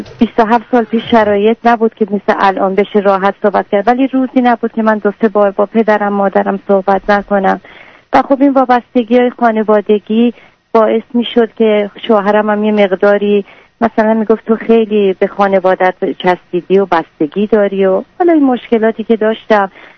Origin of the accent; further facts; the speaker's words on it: Iran; moved away; فرار از ایران اومدم